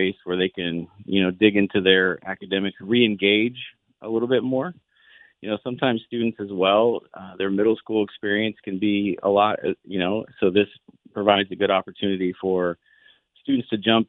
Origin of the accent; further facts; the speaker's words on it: Indiana, United States; I'm from the Greene County area, and I've had the opportunity to serve in other leadership capacities in Indiana and a few other awesome states.